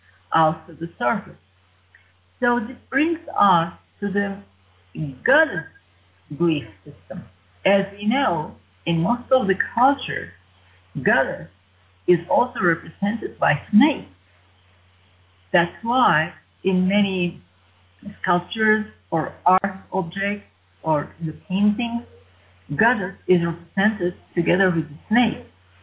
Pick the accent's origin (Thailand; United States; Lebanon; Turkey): Turkey; as you know, I'm from Turkey, and our country has a very, very ancient tradition, ancient history.